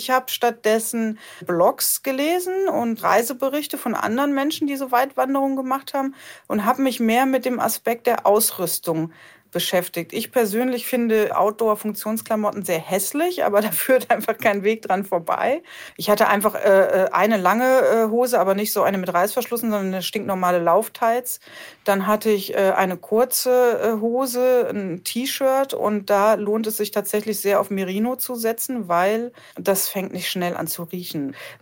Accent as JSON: {"language": "German", "region": "Rhineland", "country": "Germany", "said": "ich komme aus der Eifel, aus dem Rheinland."}